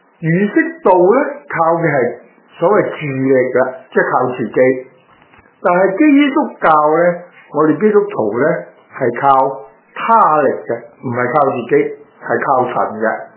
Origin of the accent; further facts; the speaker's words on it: China; 永生咧喺我哋中国人嘅传统观念上面就系长生不老